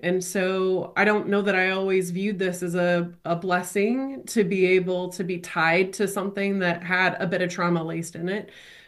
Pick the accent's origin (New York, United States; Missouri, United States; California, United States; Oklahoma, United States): Missouri, United States; Brookfield; Yeah, I grew up in Brookfield, Missouri, as did my husband.